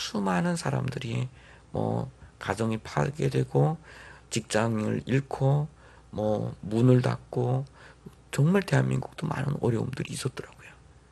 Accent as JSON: {"language": "Korean", "country": "North Korea", "said": "저는 북한의 고난의 행군 시대에 생존을 위해서 탈북했던 사람으로서"}